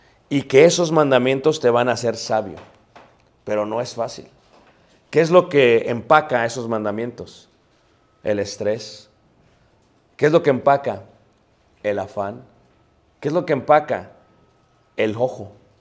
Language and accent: Spanish; Mexico; Y como buenos mexicanos, queremos comprar el más barato, el más económico.